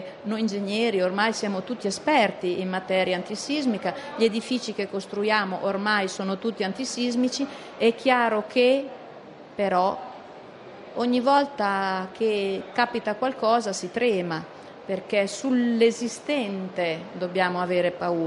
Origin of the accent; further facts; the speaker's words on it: Marche, Italy; io sono marchigiana, noi siamo abituati al terremoto.